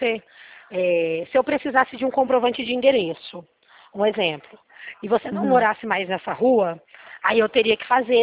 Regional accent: Presidente Prudente, São Paulo, Brazil; Sou de Prudente.

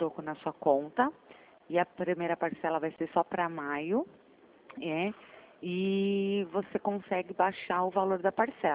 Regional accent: Sorocaba, São Paulo, Brazil; eu sou de Sorocaba.

